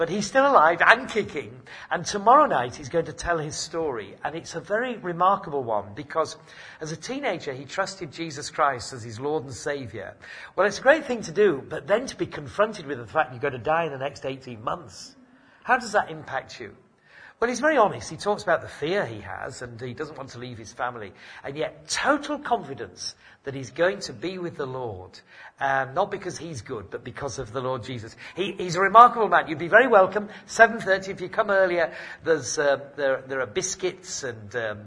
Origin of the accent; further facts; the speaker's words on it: Yorkshire and the Humber, United Kingdom; And yes, I am a Yorkshireman.